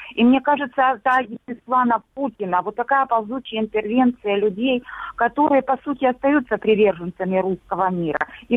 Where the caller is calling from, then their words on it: Starobilsk, Luhansk Oblast, Ukraine; Добрый вечер, я звоню с Луганщины, город Старобельск.